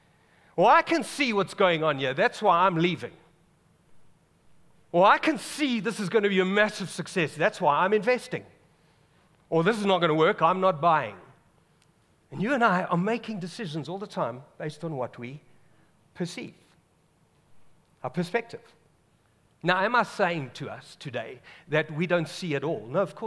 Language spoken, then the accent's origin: English; England, United Kingdom; We as English people decided, you know, that's such a great Afrikaans word.